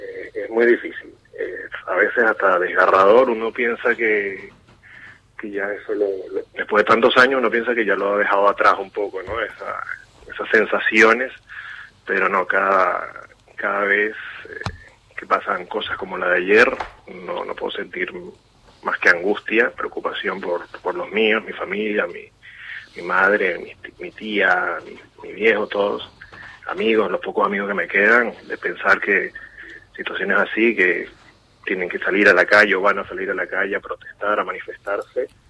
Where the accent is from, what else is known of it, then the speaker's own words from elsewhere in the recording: Venezuela; moved away; Sí, la gran mayoría de la generación joven de mi familia se encuentra en un 90% fuera de Venezuela.